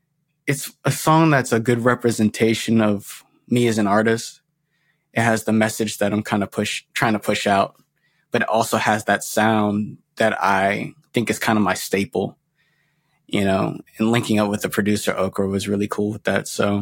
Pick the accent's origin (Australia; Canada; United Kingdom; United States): United States; Pittsburgh, Pennsylvania; hey, I'm from Pittsburgh. That's the first thing.